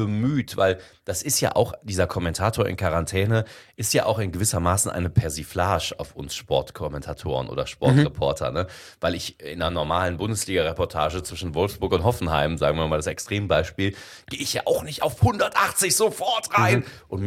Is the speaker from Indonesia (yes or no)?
yes; Indonesia; ich bin ja in Indonesien aufgewachsen